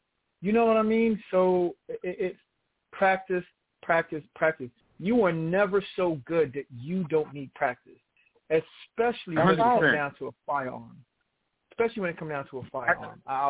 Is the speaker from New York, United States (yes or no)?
yes; Brooklyn, New York, United States; now in Virginia, United States; I'm from New York, y'all. Brooklyn. Brooklyn all day. East Flatbush. Crown Heights. I live in Virginia, though.